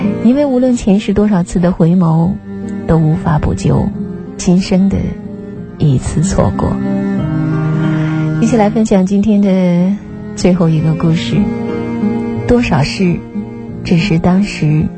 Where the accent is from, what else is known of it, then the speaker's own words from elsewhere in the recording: Maoming, Guangdong, China; 我是茂名人，1993年进入一所中专学校读书，16、17岁的年纪